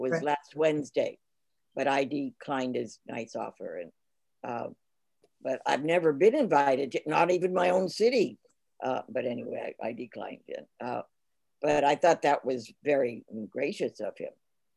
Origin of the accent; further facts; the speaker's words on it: Mission Viejo, California, United States; well, I'm from Mission Viejo. I'm far from Anaheim Hills. What good would I do?